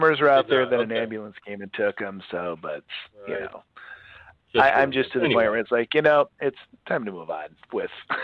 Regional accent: Wisconsin, United States; I guess it's funny because, you know, I'm from Northeast Wisconsin, so I guess we just still think the wave is really cool up here.

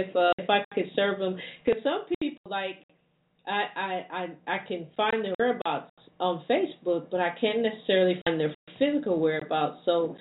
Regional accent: Wisconsin, United States; But you all know that I'm from Wisconsin.

